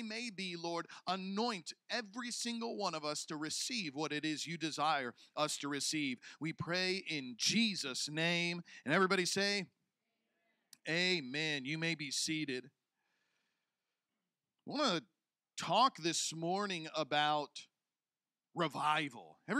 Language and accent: English; Illinois, United States; growing up in Southern Illinois, I don't know if they did this anywhere here in these islands.